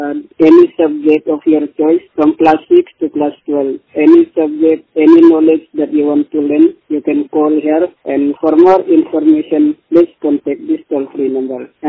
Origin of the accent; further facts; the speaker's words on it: Meghalaya, India; from Meghalaya.